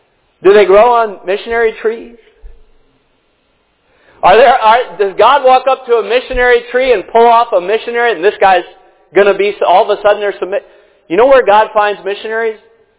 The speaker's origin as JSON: {"language": "English", "town": "Boston", "region": "Massachusetts", "country": "United States", "tie": "born or raised there", "said": "this is the way we did it in the church I was raised in Boston"}